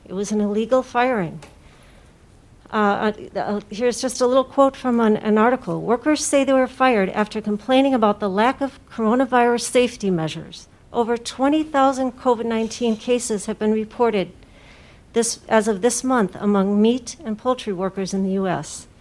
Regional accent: Milwaukee, Wisconsin, United States; 4450 North Oakland. I'm from Milwaukee

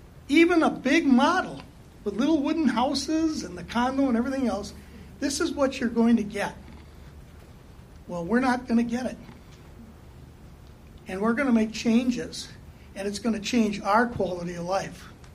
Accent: Wisconsin, United States; also born or lived in Virginia; In 2007, I came from Virginia. I lived in Wisconsin my life, went 10 years out to the East Coast to work.

